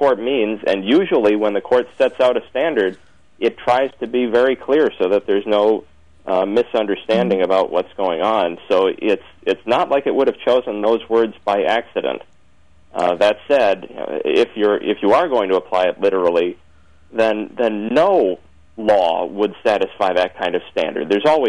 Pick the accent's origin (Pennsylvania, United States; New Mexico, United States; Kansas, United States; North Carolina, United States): North Carolina, United States; born there; I was born in North Carolina 95 years ago